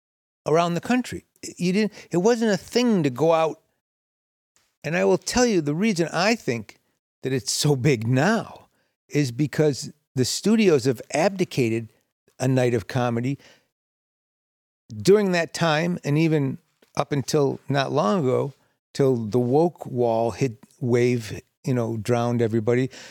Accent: Detroit, Michigan, United States; growing up in Detroit, there were no places to see comedy

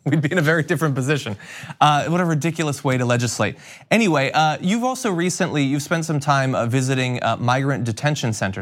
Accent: Connecticut, United States; Over in Connecticut, my home state

